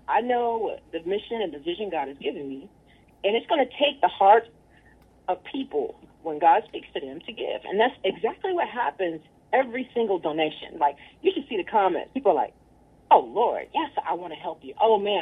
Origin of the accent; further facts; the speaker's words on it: Indiana, United States; Our family's from Macon, but I grew up in Indiana. But when I got back to Georgia, it was on.